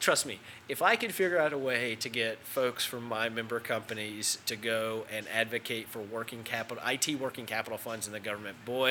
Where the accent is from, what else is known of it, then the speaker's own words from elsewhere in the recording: North Carolina, United States; I come from Yadkin County, North Carolina. I don't even know that Google Maps has found it yet. It is the smallest, most conservative county in all of North Carolina.